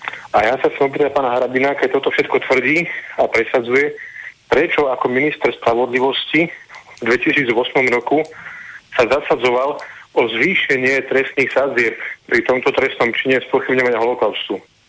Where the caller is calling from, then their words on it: Bratislava, Bratislava Region, Slovakia; Dobrý večer, som poslucháč tam z Bratislavy.